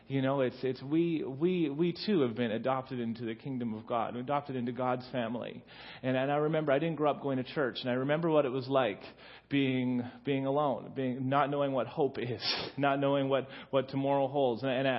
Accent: Nanaimo, British Columbia, Canada; now in Edmonton, Canada; I'm from Edmonton. I'm originally from Nanaimo. I have a family.

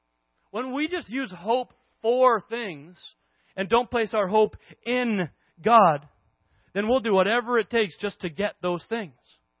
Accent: Williams Lake, British Columbia, Canada; I grew up in Williams Lake, and people don't really go in Williams Lake all that much.

